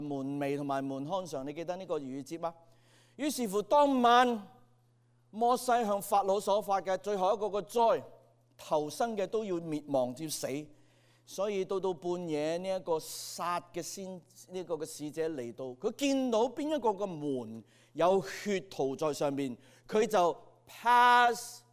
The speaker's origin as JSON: {"language": "Chinese", "country": "Hong Kong", "said": "所以希伯来人跟我们东方人一样，如果你不肯饶恕一个人，我们香港人说什么？"}